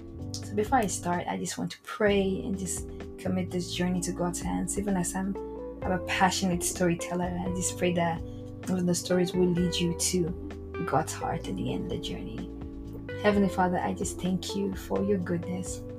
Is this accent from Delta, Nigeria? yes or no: yes; Warri, Delta, Nigeria; I'm from Imo State, where I grew up in Delta State, Warri, Nigeria, Delta State.